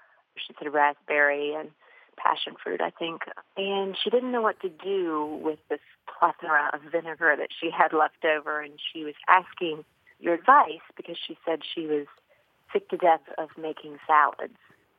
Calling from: Louisville, Kentucky, United States; I'm calling from Louisville, Kentucky.

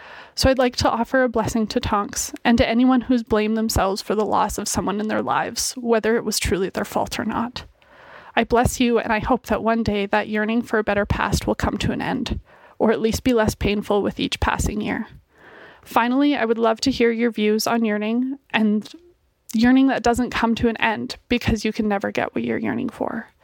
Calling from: Calgary, Alberta, Canada; I'm from Calgary, Alberta, Canada.

